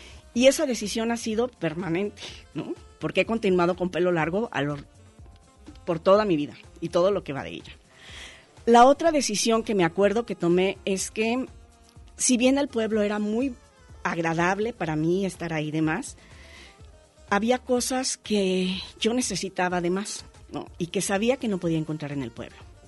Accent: Encarnación de Díaz, Jalisco, Mexico; yo nací en un municipio que es límite de Jalisco con Aguascalientes. El municipio se llama Encarnación de Díaz.

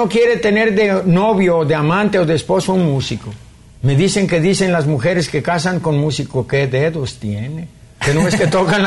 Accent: Tenamaztlán, Jalisco, Mexico; Subes a la derecha la sierra de Tequila y subes a una sierra llena de pinos y robles y ahí está mi tierra natal, Tenamaztlán.

